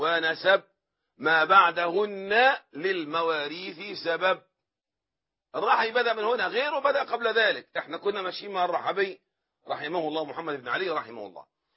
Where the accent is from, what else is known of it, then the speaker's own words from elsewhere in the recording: Egypt; احنا مصريين بنقول جواز